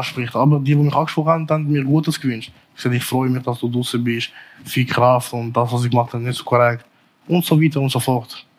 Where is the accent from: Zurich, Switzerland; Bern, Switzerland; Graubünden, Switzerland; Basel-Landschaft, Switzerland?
Zurich, Switzerland; Nein, Zürich ist meine Heimat, das ist meine Stadt.